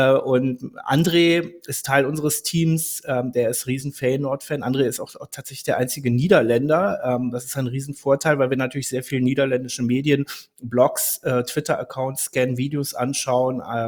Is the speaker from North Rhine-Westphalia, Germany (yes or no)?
no; Berlin, Germany; Ich bin in Berlin aufgewachsen